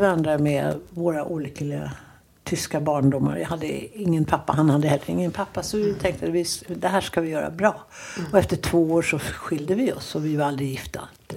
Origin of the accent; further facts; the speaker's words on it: Stockholm, Stockholm County, Sweden; jag tackar och prisar min stjärna för att jag är uppvuxen i Stockholm